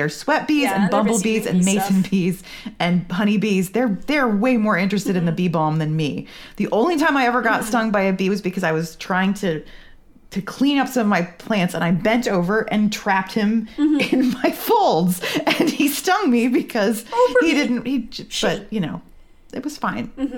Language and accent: English; New England, United States; I grew up in New England